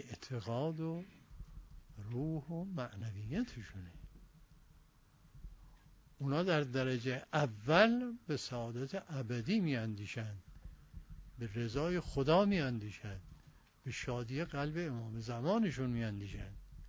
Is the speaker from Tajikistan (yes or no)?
no; Iran; وطنم ایرانه